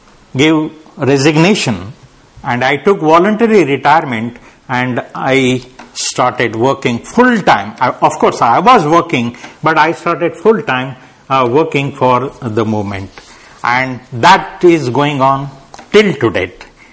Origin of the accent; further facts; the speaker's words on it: Nanded, Maharashtra, India; So my journey was like this, coming to Pune, then going to Nanded, then from there going to Hyderabad, and from there going to Pune